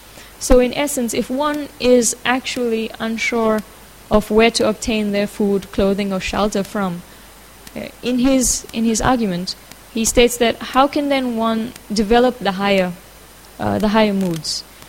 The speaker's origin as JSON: {"language": "English", "country": "South Africa", "second_language": "English", "said": "I come from South Africa, so I don't really know much about European history, but since I've spent time here in Radadesh"}